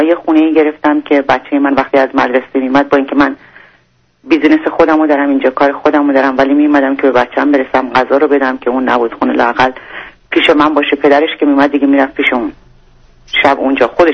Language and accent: Persian; Iran; moved away; ما از ایران که اومدیم شوهر من ممنوع الخروج بود، نمیذاشن از ایران بیاد. قرار بود ما بیایم برای مدت کوتاه اینجا باشیم که بعد بیایم آمریکا.